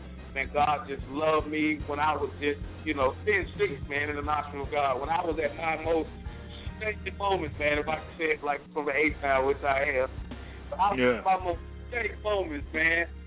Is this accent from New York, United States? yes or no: no; Atlanta, Georgia, United States; Man, I grew up in Atlanta, West Side, and I'm original what they call Grady Baby, with the local hospital down here in the A.